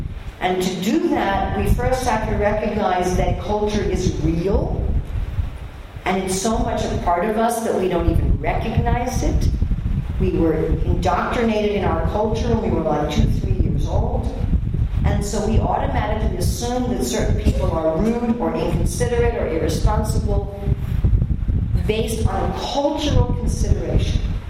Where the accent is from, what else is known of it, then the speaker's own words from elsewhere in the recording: United States; So I'm from America, which is an egalitarian culture.